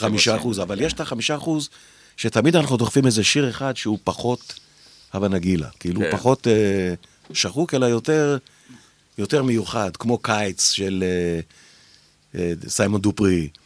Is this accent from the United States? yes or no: no; Japan; למה אני גדלתי ביפן והסינית, אני לא יודע.